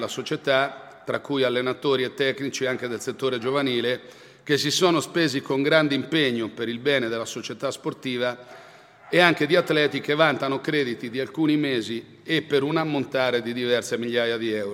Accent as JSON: {"language": "Italian", "town": "Chiaravalle", "region": "Marche", "country": "Italy", "tie": "born there", "said": "sono nato a Chiaravalle, anzi ieri ho chiesto all'anagrafe anche l'orario in cui sono nato il 16 dicembre a mezzogiorno"}